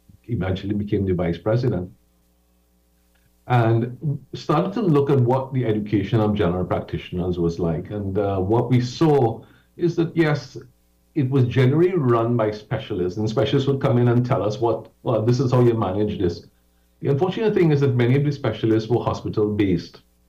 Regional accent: Port of Spain, Trinidad & Tobago; So I grew up in Port of Spain. I was born in Bosnia, just around the Savannah. Spent many years playing football and roadside cricket in Maraval, went to Trinity College Maraval

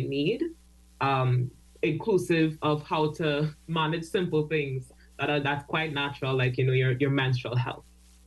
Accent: California, Trinidad & Tobago; because I grew up in California, in Trinidad, which is, you know, past Cooper, before Claxton Bay.

